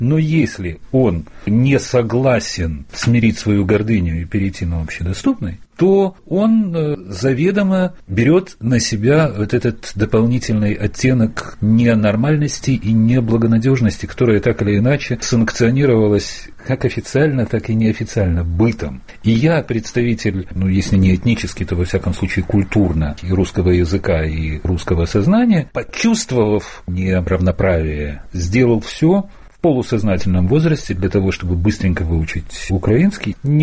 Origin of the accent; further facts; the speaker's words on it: Bulgaria; Мы из репатриантов, мы приехали из Болгарии, говорили в доме по-украински время от времени, переходя на болгарский